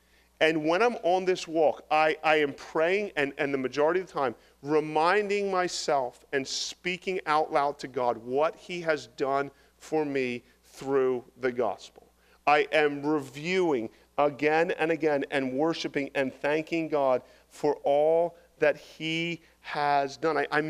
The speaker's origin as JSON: {"language": "English", "region": "New Jersey", "country": "United States", "tie": "born or raised there", "said": "I grew up in South Jersey."}